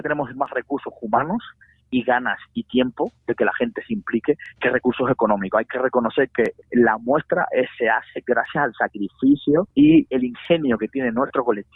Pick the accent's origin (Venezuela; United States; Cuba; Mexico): Cuba; now in Spain; yo creo que nosotros los cubanos, de hecho aquí en España muchas veces se nos toma como españoles también